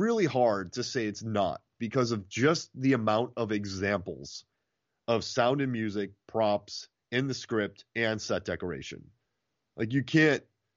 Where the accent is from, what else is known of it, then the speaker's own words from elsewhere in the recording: Florida, United States; Like, I grew up in Florida during Christmas. It didn't feel like Christmas.